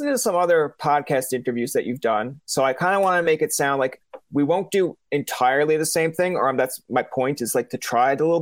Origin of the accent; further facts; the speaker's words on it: Newfoundland and Labrador, Canada; And I'm from Newfoundland.